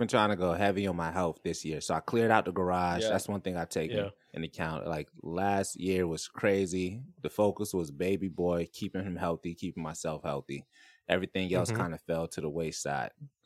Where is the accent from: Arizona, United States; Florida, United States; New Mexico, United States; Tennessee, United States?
Florida, United States; now in San Diego, United States; I'm from Florida.